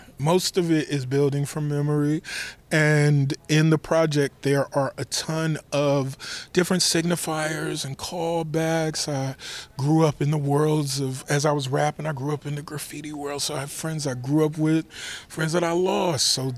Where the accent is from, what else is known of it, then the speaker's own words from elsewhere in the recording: Chicago, Illinois, United States; Because as a Chicagoan, you'll see a newspaper dispenser for a newspaper that's not there anymore.